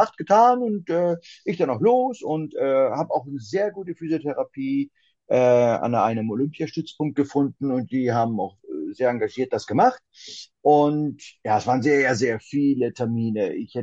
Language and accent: German; Sylt, Schleswig-Holstein, Germany; now in Hamburg, Germany; ich komme aus Hamburg, also ich lebe jetzt mit meiner Frau in Hamburg, komme gebürtig aber von der wunderschönen Nordseeinsel Sylt. Wir haben zu Hause einen landwirtschaftlichen Betrieb